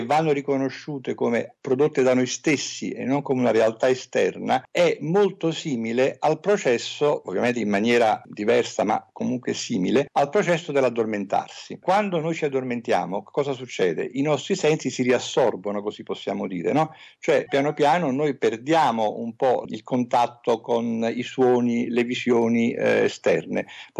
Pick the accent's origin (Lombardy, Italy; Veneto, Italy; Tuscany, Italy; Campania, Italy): Campania, Italy; Naples; Poi io sono napoletano, a Napoli spesso si dice